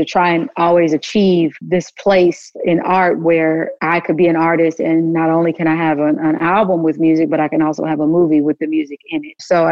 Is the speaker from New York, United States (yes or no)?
no; Kansas, United States; He knew my world growing up in Kansas. And everyone always tried to push me to like The Wiz and they're like, oh, you're from Kansas and you're Black.